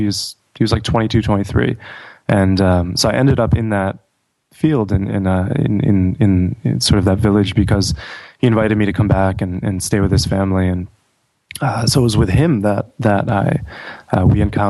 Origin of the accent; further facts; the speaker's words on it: Hartford, Connecticut, United States; I grew up in Hartford, actually, around Hartford